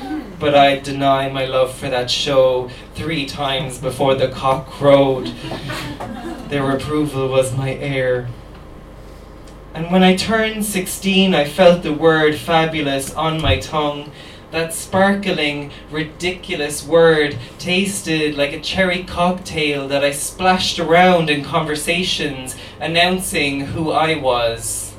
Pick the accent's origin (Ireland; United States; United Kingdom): Ireland; growing up in Ireland and being a little queen. I was born May 6th, 1992.